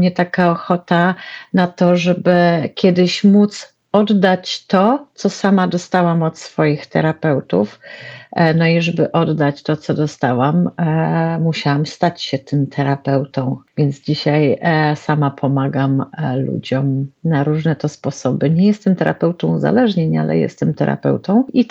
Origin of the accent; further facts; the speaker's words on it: Warsaw, Masovian Voivodeship, Poland; Mieszkam, pochodzę, urodziłam się w Warszawie, natomiast na Podlasiu są moje korzenie, moi rodzice pochodzą z okolic Białegostoku, Łap